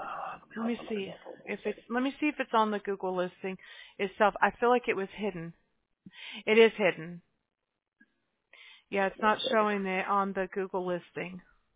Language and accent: English; Mobile, Alabama, United States; born there; I was born in Mobile, Alabama.